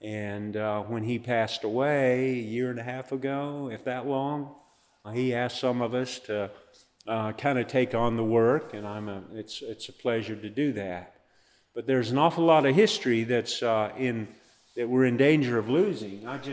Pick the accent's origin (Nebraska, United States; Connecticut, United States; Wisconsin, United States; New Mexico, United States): New Mexico, United States; Hobbs; I believe growing up in Hobbs, New Mexico, I believe we had white swimming pools